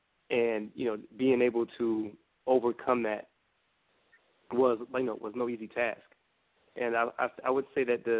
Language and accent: English; Chicago, Illinois, United States; And so growing up in Chicago, it was just us three.